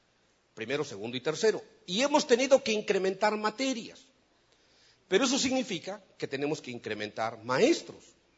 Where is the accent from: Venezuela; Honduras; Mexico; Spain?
Mexico; yo vengo de la República de México. Yo vivo en una ciudad fronteriza con los Estados Unidos que se llama Matamoros, Tamaulipas.